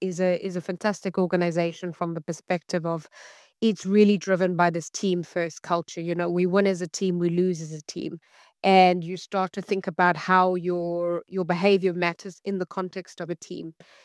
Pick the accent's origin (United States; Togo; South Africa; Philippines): South Africa; So as you mentioned, I'm from South Africa. I grew up in a home where my dad was an entrepreneur.